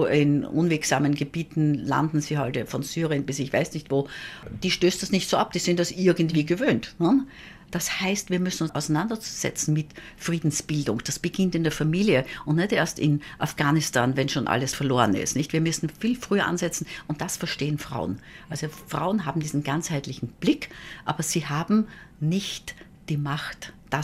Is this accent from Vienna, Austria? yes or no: no; Burgenland, Austria; Ich bin in einem südburgenländischen Dorf aufgewachsen